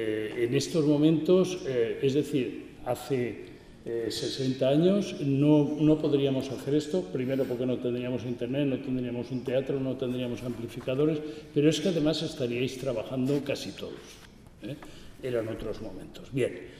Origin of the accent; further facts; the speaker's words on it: Valencia, Valencian Community, Spain; yo vengo de Valencia, como habréis intuido por mi nombre